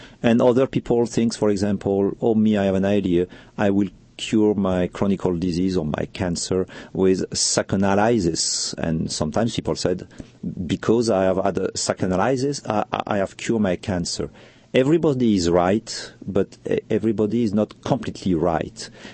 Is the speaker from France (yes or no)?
yes; France; accent: French; English is a second language; And sorry for my deep French accent, but I will try to do my best.